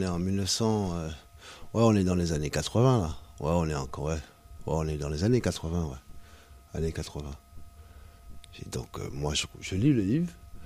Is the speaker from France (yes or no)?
yes; Martinique, France; j'étais au collège, parce que moi je suis martiniquais.